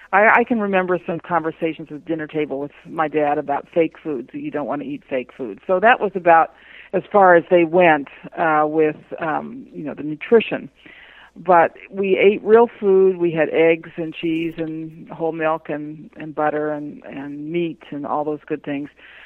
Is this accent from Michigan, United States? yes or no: no; California, United States; Well, I grew up in California, and my mother was from Virginia, and she was a very good cook.